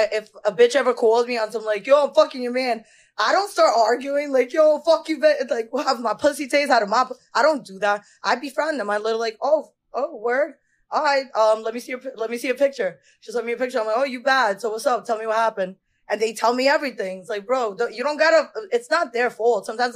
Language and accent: English; Moscow, Russia; English is a second language; I'm from Moscow. Shit. I was born there. And I still have a Russian passport and an American one.